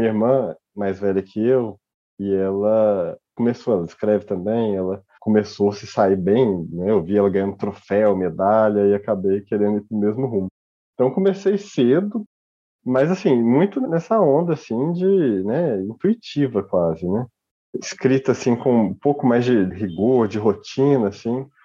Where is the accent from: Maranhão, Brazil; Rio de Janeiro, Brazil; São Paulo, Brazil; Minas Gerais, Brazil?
Minas Gerais, Brazil; Três Corações; eu sou de Três Corações, cidade que agora falou-se muito dela, porque o Pelé é de lá, né?